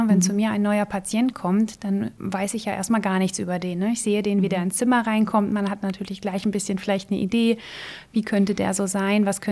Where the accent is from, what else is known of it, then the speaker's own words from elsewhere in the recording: Hanover, Lower Saxony, Germany; moved away as an adult; now in Berlin, Germany; Ich bin gebürtige Norddeutsche, komme aus Hannover, bin dann zum Studium nach Berlin gegangen an die Charité, habe an der Charité und in Frankreich studiert